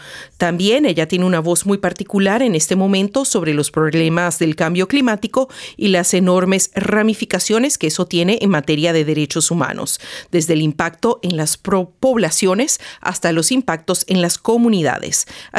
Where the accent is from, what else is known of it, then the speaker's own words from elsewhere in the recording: Chile; como hija de una víctima del régimen de Pinochet y como chilena